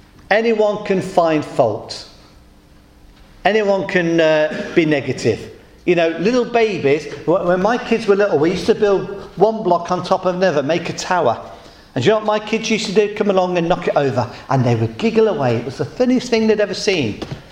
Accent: West Midlands, United Kingdom; I grew up in the Midlands, spent most of my life in the Midlands till I moved down south.

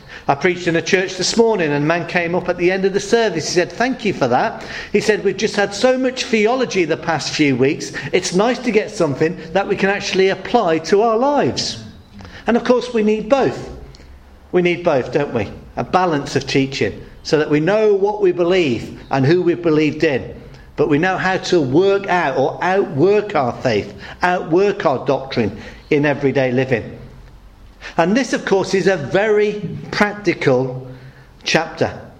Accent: Coventry, West Midlands, United Kingdom; I grew up in the Midlands. Coventry is where I was born and bred. I did for a year when I was training alongside two evangelists move, I suppose, about 10 or 15 miles down the road to Royal Leamington Spa.

